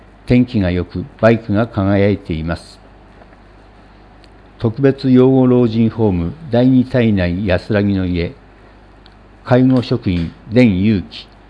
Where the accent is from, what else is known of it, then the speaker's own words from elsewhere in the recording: Minamiuonuma, Niigata, Japan; 私はお米で有名な南魚沼で育ちました。